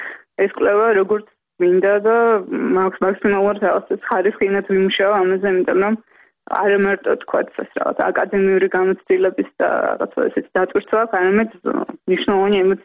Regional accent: Tbilisi, Georgia; დავიბადე თბილისში, გავიზარდე თბილისში და ჩემი ცხოვრების უდიდესი ნაწილი ჭიდროდ არის დაკავშირებული ამ ქალაქთან

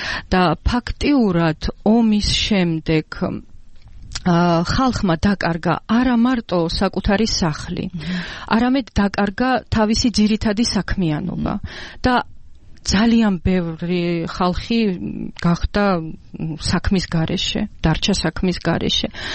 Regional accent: Akhalgori, Mtskheta-Mtianeti, Georgia; now in Tserovani, Georgia; მაგრამ ჩემი ოჯახის დედა ჩემი უფრო სწორად არის ახალგორის რაიონიდან წარმოშობით და ახალგორიც არის ჩემი მშობლიური კუთხე. და 2008 წლის საშინელი ომის შემდეგ ჩვენ აღმოჩნდით წეროვანში.

